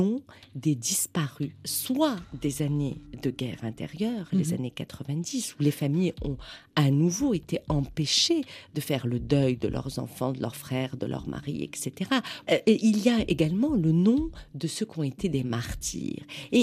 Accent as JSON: {"language": "French", "town": "Algiers", "region": "Algiers Province", "country": "Algeria", "tie": "born or raised there", "lives_now": "Paris, France", "said": "j'ai grandi à Alger. Alors, gamine, pendant la décennie noire, une grande gamine et une adolescente aussi, Et en fait, je retourne travailler à Alger depuis 2006."}